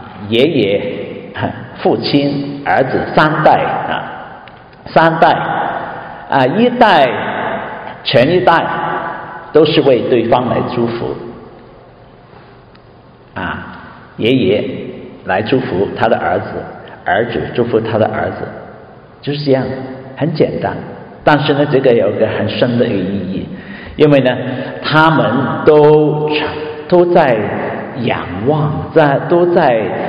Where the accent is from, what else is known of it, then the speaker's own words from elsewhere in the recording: Guangdong, China; 所以地狱不是我们广东人可以偶尔下地狱就可以一起打麻雀